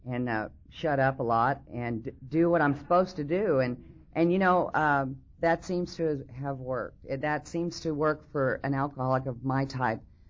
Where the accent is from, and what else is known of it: Oklahoma, United States; born there